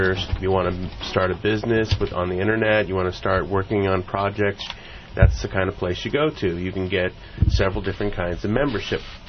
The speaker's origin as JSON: {"language": "English", "town": "Santa Cruz", "region": "California", "country": "United States", "tie": "born or raised there", "said": "I was raised in Santa Cruz."}